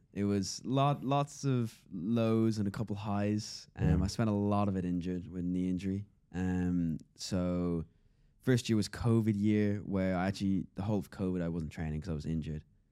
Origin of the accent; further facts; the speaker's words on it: Ireland; I'm from Ireland.